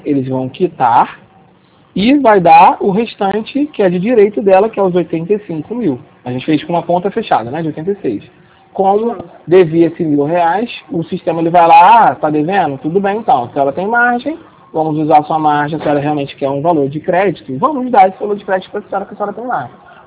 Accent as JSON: {"language": "Portuguese", "region": "Rio de Janeiro", "country": "Brazil", "said": "É do Rio mesmo, sou do Rio."}